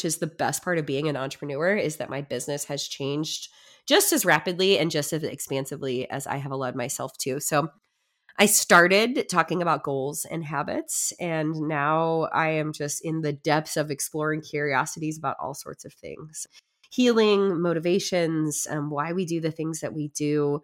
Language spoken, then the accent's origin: English; Illinois, United States; I grew up in what I thought was a small town, in kind of the Metro East St. Louis area, so closer to a big city.